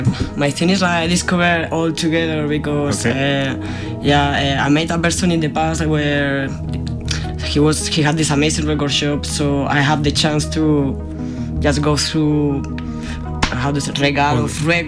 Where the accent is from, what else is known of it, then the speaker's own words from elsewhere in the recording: Murcia, Region of Murcia, Spain; moved away as an adult; now in Berlin, Germany; Yeah, I'm coming from Murcia, from Spain.